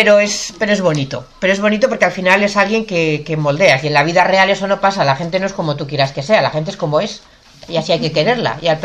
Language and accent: Spanish; Logroño, La Rioja, Spain; now in Madrid, Spain; yo soy riojana, yo soy de Logroño, pero ahora llevo 3 años viviendo en Madrid.